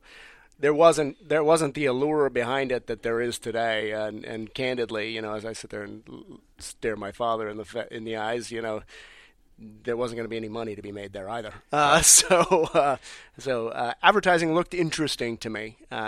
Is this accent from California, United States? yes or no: no; Denver, Colorado, United States; So I moved from Kansas City to Colorado, worked, which was my home, Denver, Colorado, which was my hometown.